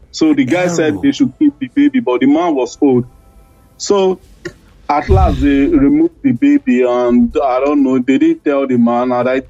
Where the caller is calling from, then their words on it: Czechia; From Czech Republic.